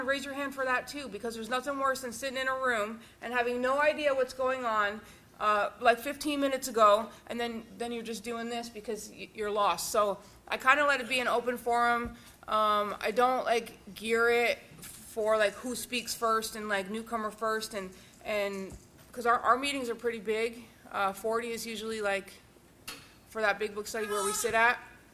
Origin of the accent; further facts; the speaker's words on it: Arizona, United States; And we're from Arizona.